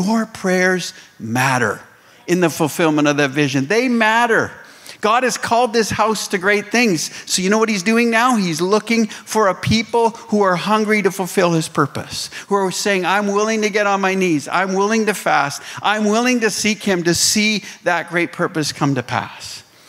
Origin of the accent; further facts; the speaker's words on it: Canada; I say the U.S. because I'm from Canada.